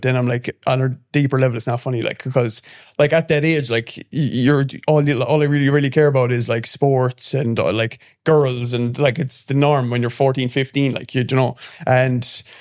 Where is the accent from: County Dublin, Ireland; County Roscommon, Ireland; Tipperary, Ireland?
Tipperary, Ireland; So I'm originally from Tipperary. I grew up in a little town outside Nina. I'm a countryman, a country boy.